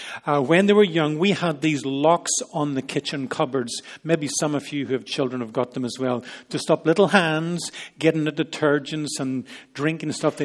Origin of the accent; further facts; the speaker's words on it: United Kingdom; We wonder, as British people, if we had not feared what we had heard about Iraq, would our country have actually gone there?